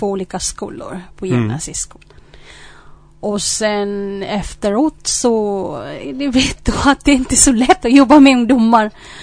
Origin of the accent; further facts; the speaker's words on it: Philippines; born there; Swedish is a second language; Ja, jag är född i Filippinerna. Och vad ska jag berätta? Ja, jag kommer från en familj med nio syskon.